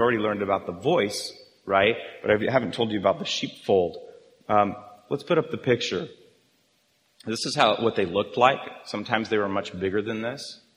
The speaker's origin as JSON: {"language": "English", "region": "Arizona", "country": "United States", "tie": "born or raised there", "said": "Where I grew up in Arizona, there was a lot of LDS people living there."}